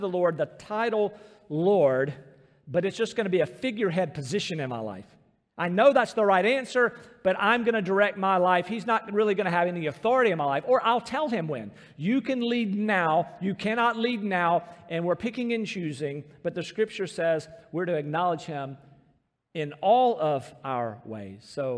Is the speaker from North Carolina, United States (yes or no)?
yes; Rocky Mount, North Carolina, United States; I think about growing up in Rocky Mount, then off to college there near Charlotte.